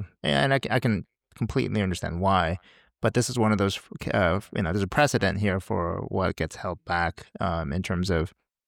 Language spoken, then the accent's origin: English; United States; now in Tel Aviv, Israel; I'm currently in Tel Aviv, and we oftentimes get painted, hey, you know, we're from America, and so therefore we support Trump, right?